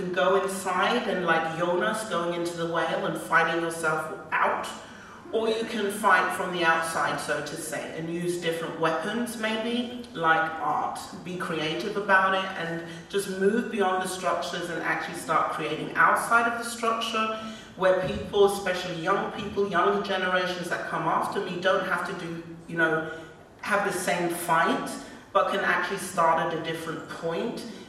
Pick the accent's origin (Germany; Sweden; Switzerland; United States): Germany; English is a second language; now in United Kingdom; doing this doctor title in Germany, growing up in Germany, doing my schooling in Germany, doing my PhD in Germany